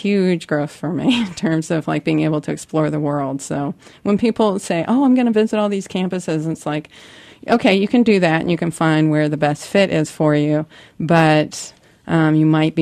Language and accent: English; Bellevue, Washington, United States; also born or lived in Seattle; I grew up in Bellevue. I was born in Seattle and moved to from Magnolia neighborhood to the suburbs.